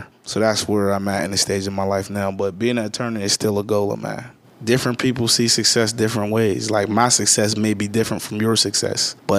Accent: Homewood, Pennsylvania, United States; also born or lived in Wilkinsburg; I grew up in Homewood on Idlewild Street. We moved around a lot. We went on Idlewild, then we moved to Homewood Ave, then we moved to Shetland and Lincoln, then we moved to Wilkesburg. But our roots are planted in Homewood.

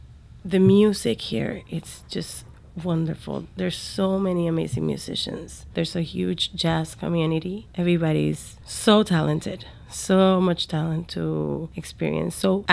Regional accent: Quebradillas, Puerto Rico; And I am from Puerto Rico, a town in the northwest coast called Quebradillas. And I was born in March 19th, 1976.

